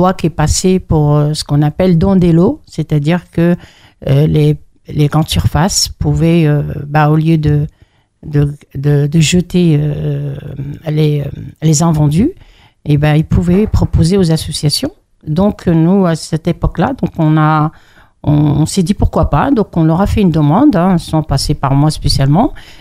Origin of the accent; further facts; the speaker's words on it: Mantes-la-Jolie, Île-de-France, France; je suis une native de Mantes-la-Jolie. J'ai grandi à Mantes. Je suis venue, j'avais 8-9 ans à Mantes-la-Jolie.